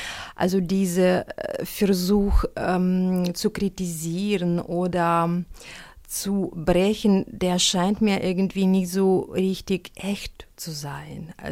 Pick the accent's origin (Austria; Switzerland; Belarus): Belarus; Also ich komme wirklich aus Weißrussland, aus einem ganz anderen Kulturkreis.